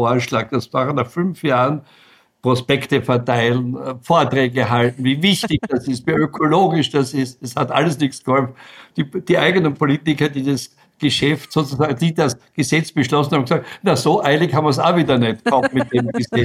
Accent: Styria, Austria; Ich komme ja aus der Südoststeiermark, also sehr nahe an der Grenze zu Ungarn und auch Slowenien.

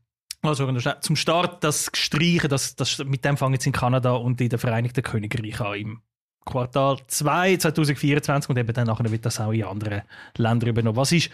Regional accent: Switzerland

